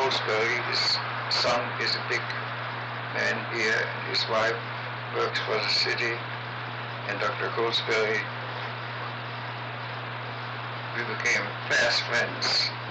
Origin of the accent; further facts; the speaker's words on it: Belgium; English is a second language; Oh, later when I came here, well, I grew up in Belgium, and that's why I speak French. Mm-hmm. I went to school there, where they teach French and Flemish, which is kind of Dutch dialect.